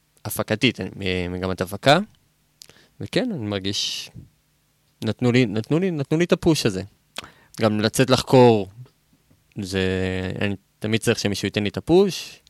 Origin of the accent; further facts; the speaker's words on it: Beit Hanan, Central District, Israel; אני, כן, אני ממושב בית חנן, השפלה.